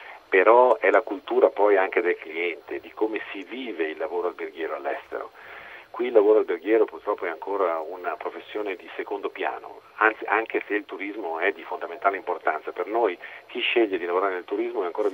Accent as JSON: {"language": "Italian", "town": "Domodossola", "region": "Piedmont", "country": "Italy", "said": "io sono originario di Domodossola"}